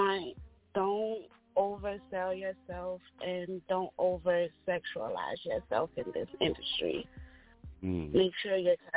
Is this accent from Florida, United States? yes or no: no; Newark, New Jersey, United States; I'm from Newark, New Jersey. Actually, scratch that. I'm from the motherfucking Bricks.